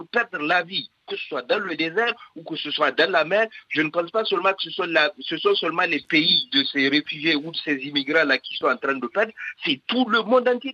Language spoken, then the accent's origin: French; Niger; Moi je suis nigérien d'origine